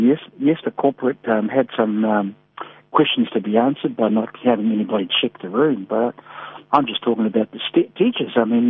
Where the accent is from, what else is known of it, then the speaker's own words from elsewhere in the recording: New Zealand; And what's concerning me as Kiwi is that how can someone be, in his room for 8 weeks and no one knew that he was dead?